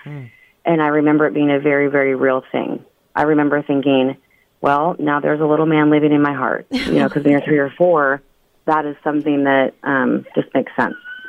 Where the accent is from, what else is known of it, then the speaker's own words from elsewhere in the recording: Idaho, United States; now in Portland, United States; I grew up in Idaho.